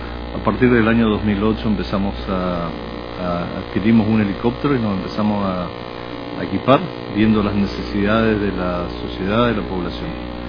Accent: Aristóbulo del Valle, Misiones, Argentina; Todos somos de acá de Misiones, en el caso de él es de San Vicente, yo de Aristóbulo barra Salumentado

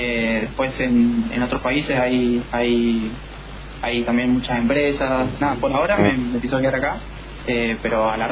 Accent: Oberá, Misiones, Argentina; Tengo 29, soy de Oberá. Estudié, bueno, hice la secundaria en la PET número 3, con la técnica. Después empecé a estudiar Ingeniería Civil en la Facultad de Ingeniería de Oberá.

